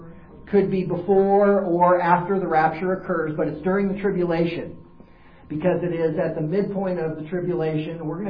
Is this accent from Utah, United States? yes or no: no; Hailey, Idaho, United States; When I grew up in Haley, they had fires in Haley in the late 1800s.